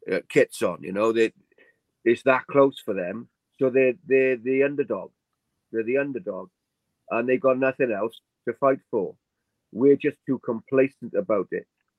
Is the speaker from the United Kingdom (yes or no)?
yes; Cowbridge, Wales, United Kingdom; I mean, I'm from Cowbridge, and it's even more reason to be harassed.